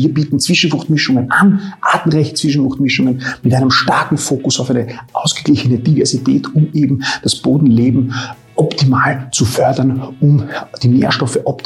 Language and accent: German; Austria; zumindest bei uns in Österreich bemerkenswert